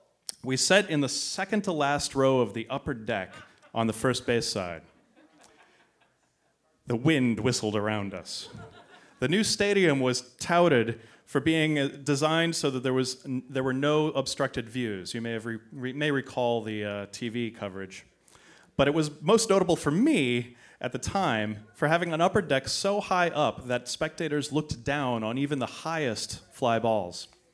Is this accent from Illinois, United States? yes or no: yes; Illinois, United States; also born or lived in Chicago; I was born on the north side in Ravenswood and grew up in the northwest suburbs, about an hour outside of the city, northwest, out on 14. And since I moved into the city after college